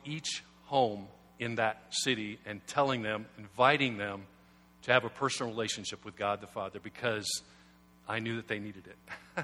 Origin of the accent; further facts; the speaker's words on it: Concord, Illinois, United States; I grew up in Concord, Illinois. Most of you have never heard of it, and most of you will never go there.